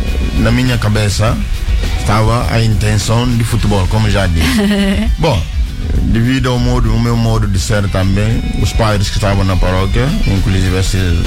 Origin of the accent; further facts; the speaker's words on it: Guinea-Bissau; Sou da Guiné-Bissau, nasci de uma família não cristã, os pais não são cristãos